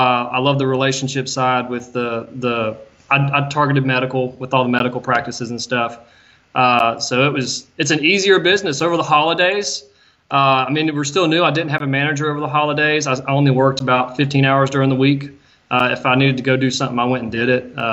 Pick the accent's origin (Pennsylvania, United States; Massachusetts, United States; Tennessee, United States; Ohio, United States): Tennessee, United States; I grew up in Tennessee right next door.